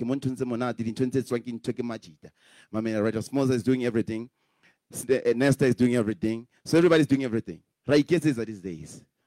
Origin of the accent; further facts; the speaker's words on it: Orange Farm, Gauteng, South Africa; By the way, for those who don't know where I'm from, Orange Farm, so we're talking about two.